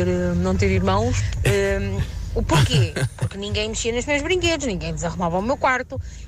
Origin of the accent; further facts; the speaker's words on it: Viseu, Portugal; sou de Viseu.